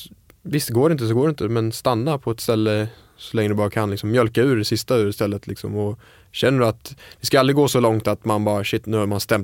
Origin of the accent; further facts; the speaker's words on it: Falkenberg, Halland County, Sweden; Jag är från Falkenberg.